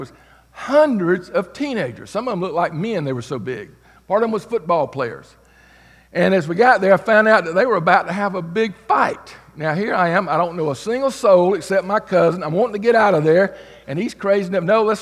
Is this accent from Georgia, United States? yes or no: yes; Georgia, United States; I'm from Georgia originally, but I was up there pastoring.